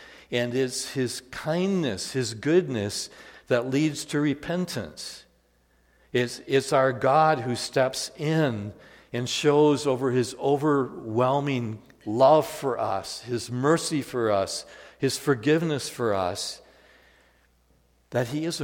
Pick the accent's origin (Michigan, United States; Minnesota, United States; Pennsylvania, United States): Michigan, United States; Holland; if I remember the order of worship in the church I grew up in Holland, Michigan, it didn't change for all the years that I went there.